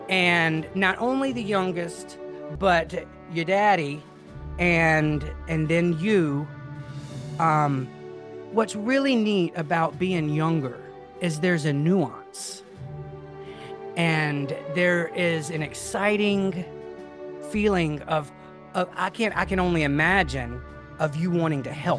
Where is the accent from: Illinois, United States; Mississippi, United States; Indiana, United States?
Mississippi, United States; now in New Orleans, United States; I'm from Mississippi. I'm a New Orleanian by way of South Mississippi. And I knew in 2000 when I graduated that I was not going to be a Mississippian all my life.